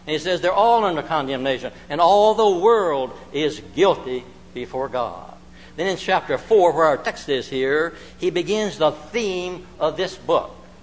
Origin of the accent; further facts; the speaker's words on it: Virginia, United States; When I first became a Christian, I grew up in Northern Virginia, and Alva Huffer had a radio program.